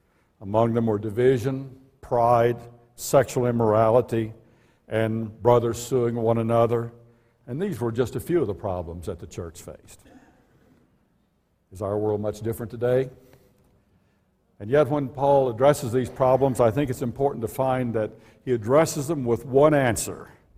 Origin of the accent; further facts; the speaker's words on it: Arkansas, United States; born there; I was born in Arkansas. I was born in abject poverty.